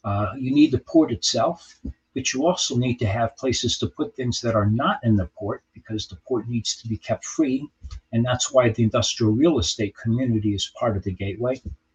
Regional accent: Rio de Janeiro, Brazil; moved away as an adult; now in United States; I was born in the U.S., but I grew up in Brazil, in Rio de Janeiro. And I came back to go to school

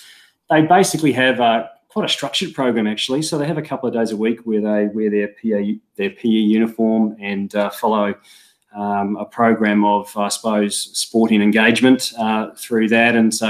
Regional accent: New Zealand; now in Australia; I married an Australian, which I, growing up in New Zealand with thick Kiwi blood, never thought I'd quite do, but it ended up that way.

